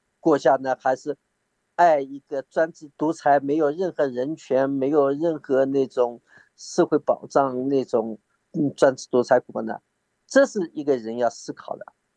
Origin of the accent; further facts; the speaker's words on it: China; moved away as an adult; 而中国虽然我们在那边出生在那边完成了完整的教育才出国的